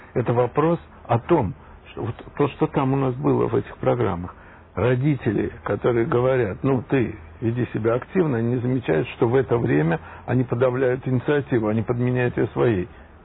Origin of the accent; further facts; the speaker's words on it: Moscow, Russia; moved away; Я из Москвы приехал сюда.